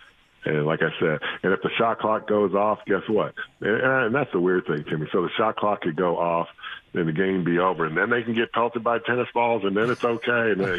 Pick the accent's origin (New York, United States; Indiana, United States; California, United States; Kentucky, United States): Kentucky, United States; Lexington; But I grew up in Lexington, Kentucky, and if that would have happened in Rupp Arena